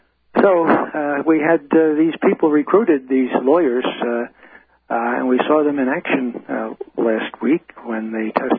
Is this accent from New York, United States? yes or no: yes; Bronx, New York, United States; also born or lived in New Jersey; I'm from the Bronx, you know, and we know about the mafia. I also lived in New Jersey, and we know about the mafia there, too.